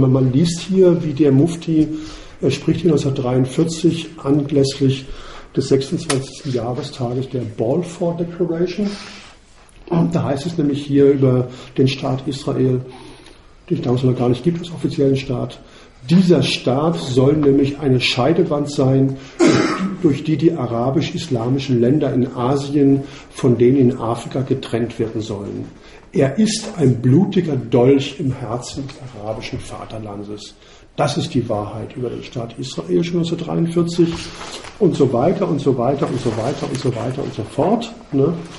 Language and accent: German; Southern Germany, Germany; wer sich ein bisschen im Süden, wo ich herkomme, auskennt